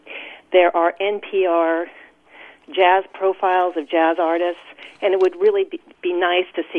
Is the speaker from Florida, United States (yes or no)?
no; Oakland, California, United States; I was born and raised in Oakland